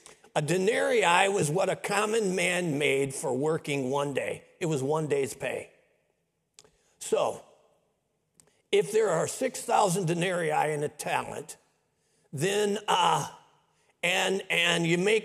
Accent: Midwest, United States; I grew up in Middle West schools, and the schools I went to, they were all public schools, but they were great schools.

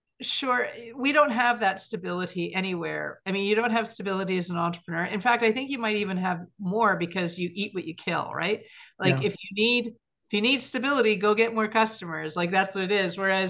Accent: Canada; I guess being Canadian

